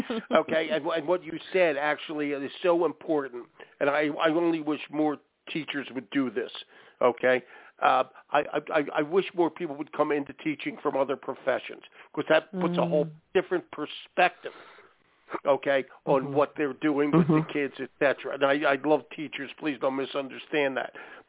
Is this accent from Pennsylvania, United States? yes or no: yes; Philadelphia, Pennsylvania, United States; now in Maine, United States; we live in Maine now, but we're both from Philly. Me and my wife are both from Philly